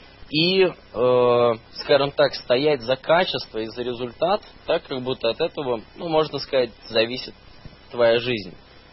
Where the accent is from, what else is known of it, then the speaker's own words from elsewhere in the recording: Saint Petersburg, Russia; Я из Петербурга, соответственно, это тоже считается региональным городом.